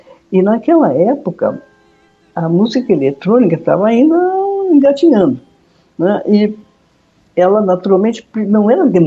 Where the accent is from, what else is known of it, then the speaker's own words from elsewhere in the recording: São Paulo, Brazil; moved away as an adult; porque depois disso minha família se mudou para São Paulo, e aí eu me criei em São Paulo até, enfim, uma certa idade, quando fui para a Europa, etc., e passei a vida sempre em vários países.